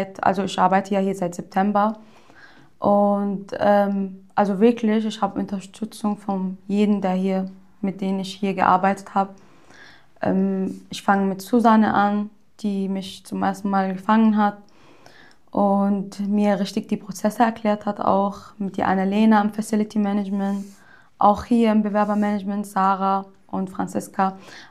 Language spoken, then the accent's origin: German; Syria; German is a second language; now in Germany; komme ursprünglich aus Syrien.